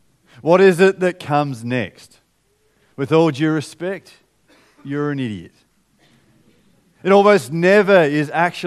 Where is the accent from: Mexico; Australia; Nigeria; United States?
Australia; I love being Australian, but it is very different than the way other people work.